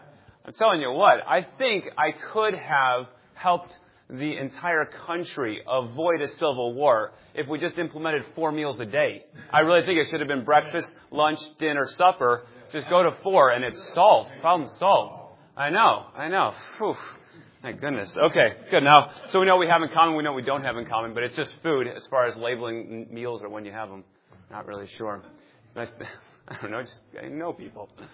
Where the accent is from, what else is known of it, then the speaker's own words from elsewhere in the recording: Chicago, Illinois, United States; also born or lived in Texas; now in Kansas, United States; So born and raised in Chicago, lived in Texas for 11 years, and now in Kansas for two.